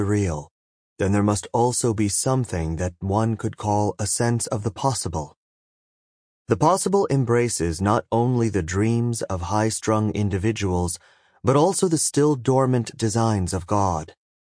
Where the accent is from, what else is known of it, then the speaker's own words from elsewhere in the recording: Auroville, Tamil Nadu, India; Aurelise and I grew up in Auroville. We spent our early years there, in a magical, denuded terrain, a flat desert that felt very remote, both physically and psychologically.